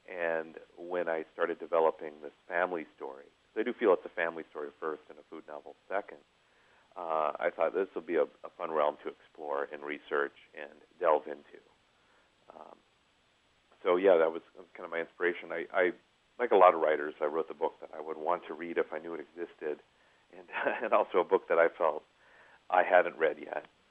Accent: Midwest, United States; Growing up in the Midwest, I feel that we've got a distinct regional cuisine

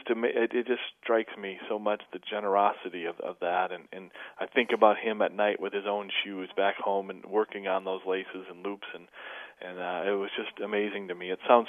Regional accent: Flint, Michigan, United States; There was a lot of economic strife and chances to get into trouble growing up in Flint.

